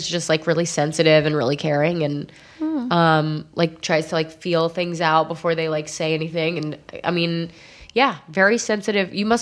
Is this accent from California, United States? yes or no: no; McLean, Virginia, United States; I grew up in McLean, Virginia.